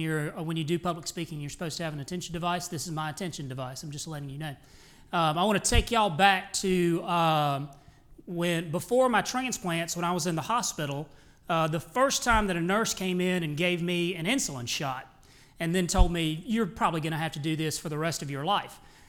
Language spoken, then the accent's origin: English; Mississippi, United States; Now, I'm from South Mississippi, so for the first 2 decades of my life, I knew William Carey as nothing more than a little Baptist college